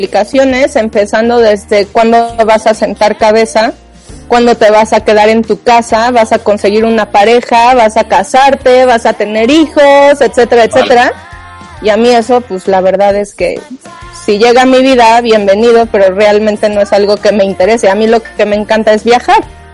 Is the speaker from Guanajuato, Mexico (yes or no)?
no; Mexico City, Mexico; los que somos de la Ciudad de México nos quedamos a pasar aquí Navidades